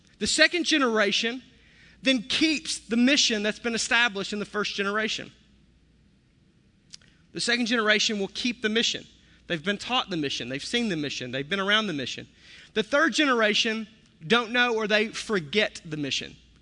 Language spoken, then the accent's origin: English; the South, United States; I was from the South, so everything was like dipped and battered and fried with a little bit of sugar on top